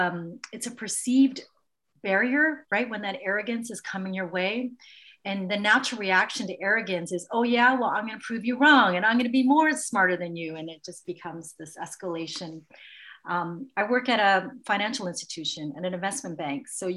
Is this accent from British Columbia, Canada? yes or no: yes; Vancouver, British Columbia, Canada; I grew up here in Vancouver in an immigrant neighborhood. My parents are, I'm Chinese Canadian